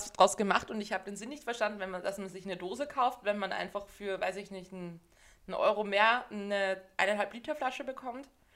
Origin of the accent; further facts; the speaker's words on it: Austria; es ist ja bei uns in Österreich auch so ein Ding, dass man einfach zu allem Spezi sagt